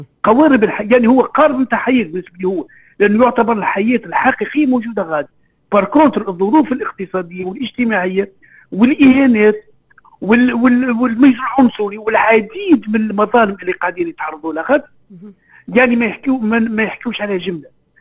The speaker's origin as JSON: {"language": "Arabic", "country": "Tunisia", "said": "أنا اليوم تقريبا أكبر أزمة عندنا في تونس هي أزمة اتصالية مع الناس"}